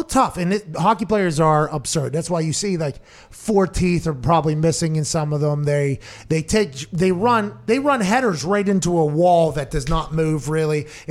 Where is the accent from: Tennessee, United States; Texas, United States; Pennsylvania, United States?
Texas, United States; I'm from Texas.